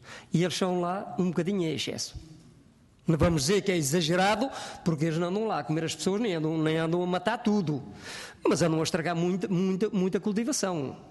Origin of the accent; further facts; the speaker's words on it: Portugal; Sou português, nasci português.